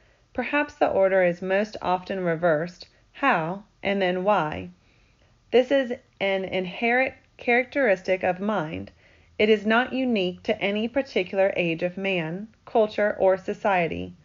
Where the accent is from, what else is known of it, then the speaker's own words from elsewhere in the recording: Daytona Beach, Florida, United States; When I was a small boy growing up in Daytona Beach, Florida, I earned money doing various chores.